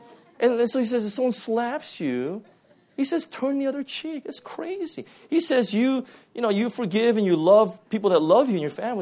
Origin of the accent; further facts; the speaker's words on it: California, United States; I'm just typical. I'm from Southern California.